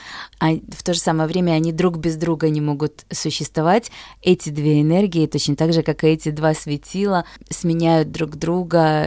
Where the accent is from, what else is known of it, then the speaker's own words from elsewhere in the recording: Belarus; мы, славяне, например, я родом из Беларуси